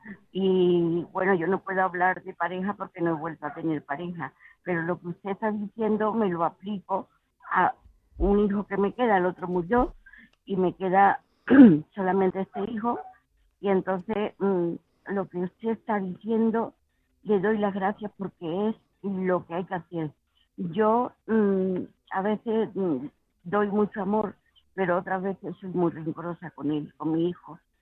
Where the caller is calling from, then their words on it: Málaga, Andalusia, Spain; soy de Málaga. Tengo ya una edad que no tengo.